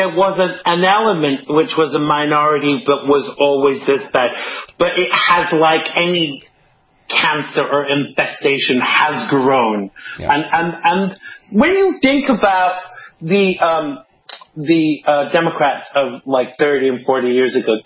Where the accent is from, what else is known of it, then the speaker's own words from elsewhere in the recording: London, United Kingdom; I live in London. I'm speaking to you live from the nation's capital. And the thing is, at the end of the day, as a Londoner, I can vote in that election